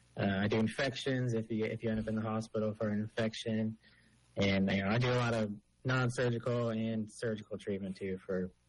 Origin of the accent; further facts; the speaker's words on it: Columbus, Ohio, United States; So, yeah, I grew up in Columbus. I went to school up in Cleveland at Kent State.